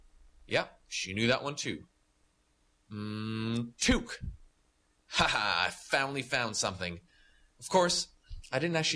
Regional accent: Canada; Seeing how well Danes speak English makes me long to be able to say the same thing about my home country. Unfortunately, we still have a long way to go in Canada.

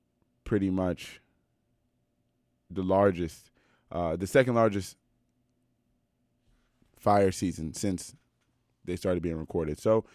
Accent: Silver Spring, Maryland, United States; On the first day of spring, my hometown, Silver Spring, Maryland, was dumped on about 5 inches of snow, along with almost the entire East Coast.

